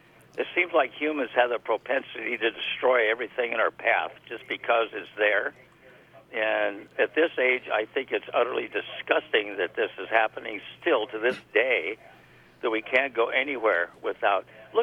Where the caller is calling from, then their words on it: Kathleen, United States; Well, I'm calling from Kathleen, but it's almost to the moon.